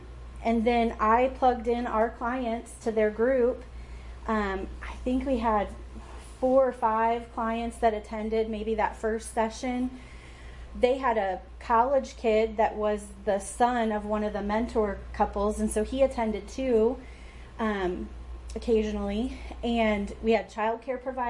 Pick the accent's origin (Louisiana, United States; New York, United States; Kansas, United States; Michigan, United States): Michigan, United States; it was about this program that was implemented in a place in Michigan. I'm from Michigan, so it stood out to me